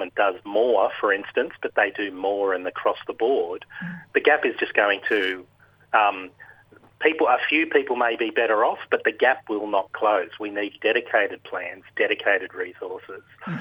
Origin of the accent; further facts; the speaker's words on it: Darlington Point, New South Wales, Australia; now in Ryde, Australia; I'm a Wiradjuri man from Darlington Point, which is near Griffith in New South Wales, but live in Ryde, which is Wallamadigal country at the moment.